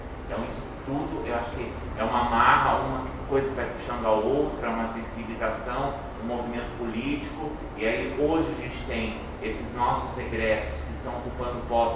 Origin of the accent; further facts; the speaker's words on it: Santa Catarina, Brazil; eu venho de uma outra realidade, eu venho de Santa Catarina, onde a gente não ouvia falar em termos de aula vaga.